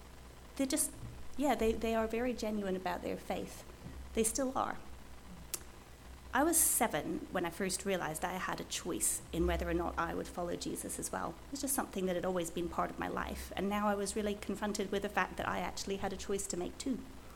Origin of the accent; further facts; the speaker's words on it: Dingwall, Scotland, United Kingdom; also born or lived in Shetland Islands; So most of my growing up years were in Dingwall, a town just north of Inverness in the Highlands.